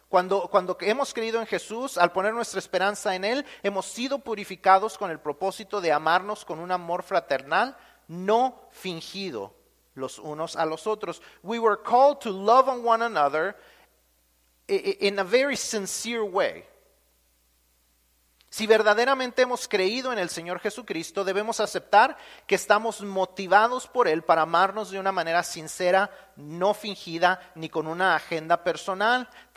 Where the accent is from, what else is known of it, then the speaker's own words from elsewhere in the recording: Mexico; moved away; cuando nosotros nos vinimos de México para acá, solamente éramos mis papás y yo. Yo no tenía otra familia de sangre. En México tenía una familia de sangre relativamente grande